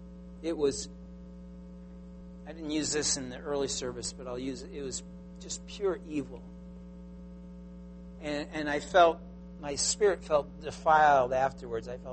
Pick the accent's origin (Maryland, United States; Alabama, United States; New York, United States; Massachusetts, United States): Massachusetts, United States; And so I looked at one in my hometown, and I didn't find that one. I found another one in another town in Massachusetts with the same name.